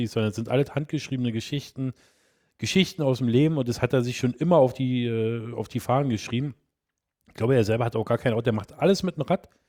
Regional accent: Berlin, Germany; als Berliner ist ja alles hoch.

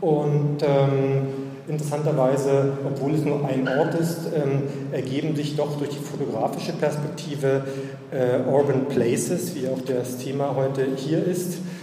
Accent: Cottbus, Brandenburg, Germany; born there; Ich bin in Cottbus geboren, insofern bin ich, es ist ja nicht weit von Berlin weg

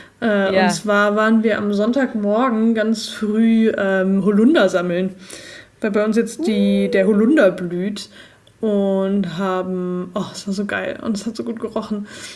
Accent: North Rhine-Westphalia, Germany; Ich glaube, alle Österreicher und Bayern und so drehen sich gerade die Zehennägel auf, weil unser Akzent so schlecht ist. Aber ja, ein bisschen Authentizität muss man ja wahren, wenn man als wahres NRW-Kind auf einer Hütte arbeitet.

